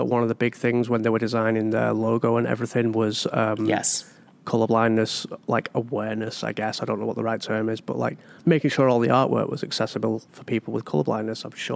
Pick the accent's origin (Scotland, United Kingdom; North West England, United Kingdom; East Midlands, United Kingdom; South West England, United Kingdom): North West England, United Kingdom; Manchester; from Manchester in the UK.